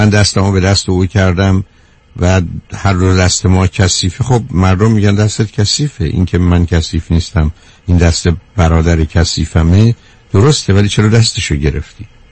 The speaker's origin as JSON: {"language": "Persian", "country": "Iran"}